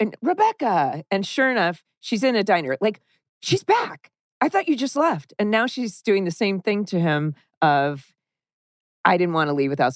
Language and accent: English; Orange County, California, United States; yes, I grew up in Orange County, but...